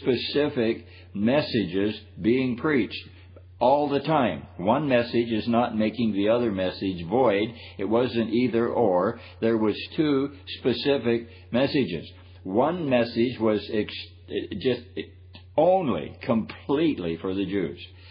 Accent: Canada; I'm a Canadian

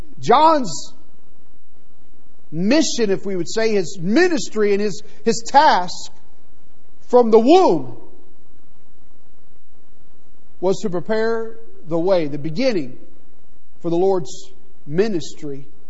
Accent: Beaumont, Texas, United States; my family, I grew up down in Southeast Texas, in Beaumont, Texas. My mom lives in Houston now.

